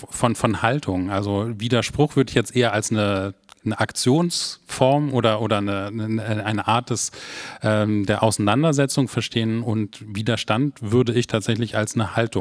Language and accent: German; Hamburg, Germany; das ist das Foto aus meiner Heimatstadt Hamburg